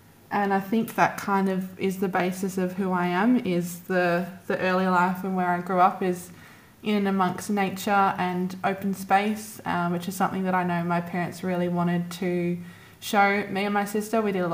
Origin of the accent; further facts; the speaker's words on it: Western Australia, Australia; mostly WA though, which I will always appreciate that I got to experience my home state before I sort of ventured off the rest of Australia and the world.